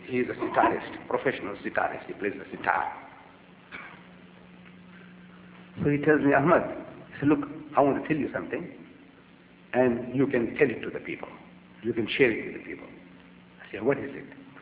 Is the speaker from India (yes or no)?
yes; India; first language Gujarati; English is a second language; You see, me, I am a Muslim from the Bombay province. I speak Gujarati. That's my language.